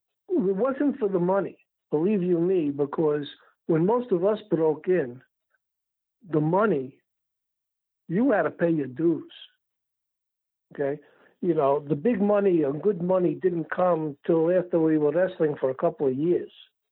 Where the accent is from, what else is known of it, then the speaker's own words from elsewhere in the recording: Brooklyn, New York, United States; But I grew up in Brooklyn. I was a fan of the heels.